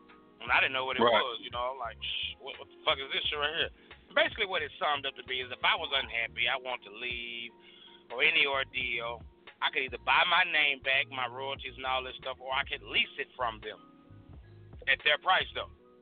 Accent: Halls, Tennessee, United States; I'm not from fucking Memphis. I'm from Lauderdale County. I'm from Halls. My whole ordeal coming in this game was a shed light on my city.

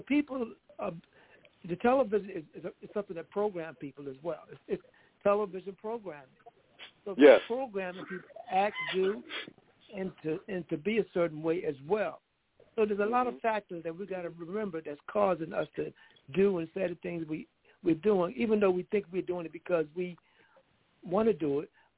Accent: New York, United States; also born or lived in Virginia; now in Richmond, United States; I was born here. I was raised in New York, and I came back to Richmond 20 years ago.

